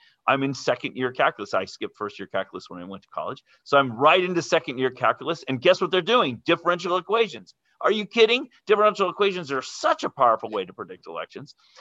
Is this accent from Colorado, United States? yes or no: no; California, United States; And I grew up in Northern California.